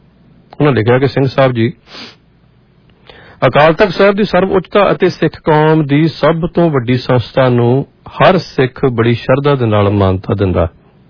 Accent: Pakistan; now in India; ਮੈਂ ਪਾਕਿਸਤਾਨ ਤੋਂ ਆਏ ਰਿਫਿਊਜੀਆਂ ਦੇ ਵਿਚ ਸ਼ਾਮਲ ਹਾਂ।

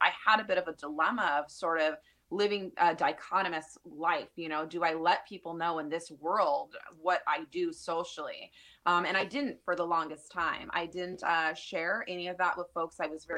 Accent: Hawaii, United States; and I'm originally from Hawaii, I always joke with people, I was literally born in the ocean there.

